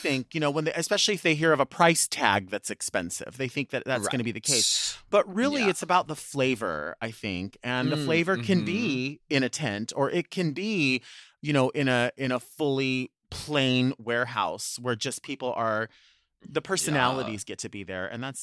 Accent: Long Beach, California, United States; always experienced generosity, especially in Long Beach. And maybe that's just because it's kind of like my hometown or whatever

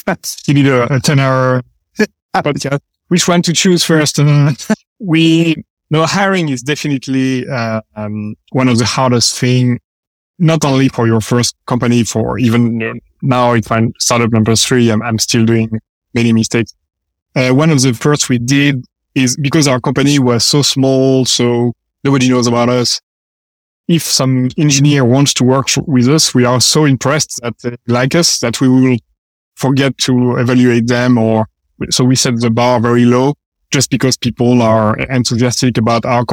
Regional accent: France; English is a second language; moved away as an adult; now in United States; We are engineers. We come from France

